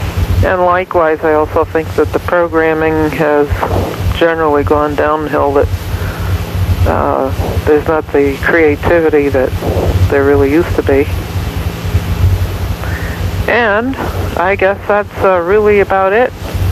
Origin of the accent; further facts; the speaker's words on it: Shelton, Connecticut, United States; I'm from Shelton, Connecticut.